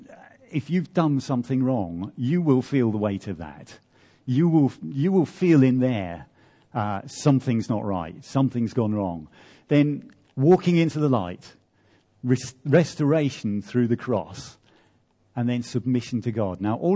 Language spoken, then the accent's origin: English; United Kingdom; I'm built British, stiff upper lip